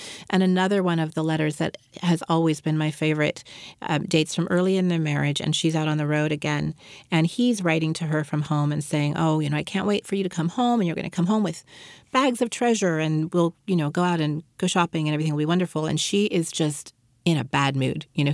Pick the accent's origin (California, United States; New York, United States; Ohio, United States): California, United States; San Francisco; Well, it's, you know, my hometown orchestra. I grew up in San Francisco, and they're a wonderful recording orchestra